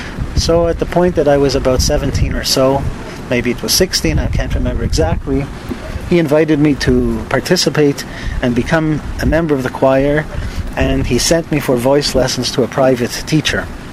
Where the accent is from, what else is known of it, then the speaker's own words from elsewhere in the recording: Montreal, Quebec, Canada; born there; Well, I was born in Montreal